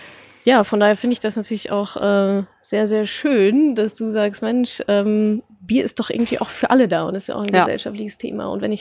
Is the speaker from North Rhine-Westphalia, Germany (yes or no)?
yes; North Rhine-Westphalia, Germany; ich komme ja aus dem Ruhrgebiet